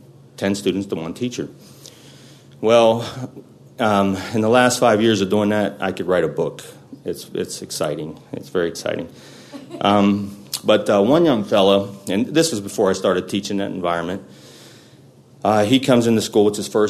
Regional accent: Pittsburgh, Pennsylvania, United States; I'm from Pittsburgh, Pennsylvania. I'm one of 11 children, all the same marriage, and come from a long line of ministers and teachers in the family.

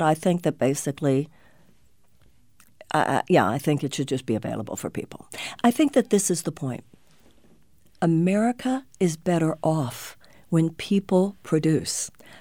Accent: Houston, Texas, United States; also born or lived in Los Angeles / New York / Michigan; I was born and raised in Houston, Texas. I have lived most of my adult life in Los Angeles and New York and Michigan.

